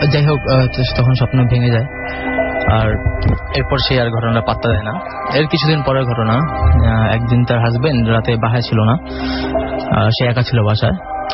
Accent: Dhaka, Dhaka Division, Bangladesh; খিলগাঁও থেকে এসেছি।

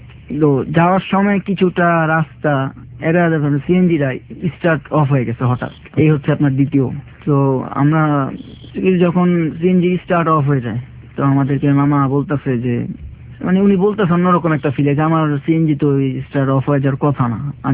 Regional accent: Dhaka, Dhaka Division, Bangladesh; আমরা ঢাকার ছেলে

